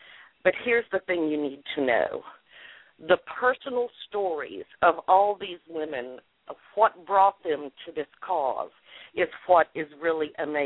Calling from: Louisiana, United States; I'm in Louisiana.

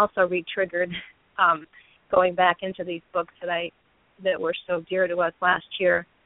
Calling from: Massachusetts, United States; calling from Massachusetts.

